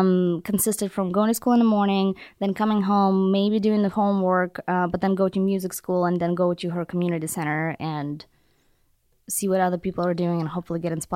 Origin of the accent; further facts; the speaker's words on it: Ukraine; born there; English is a second language; I was born in Ukraine, and back then it was not even Ukraine, it was just... SSSR.